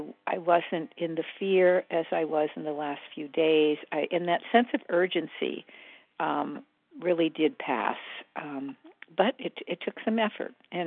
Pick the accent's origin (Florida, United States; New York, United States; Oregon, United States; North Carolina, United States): Oregon, United States; And from Southern Oregon.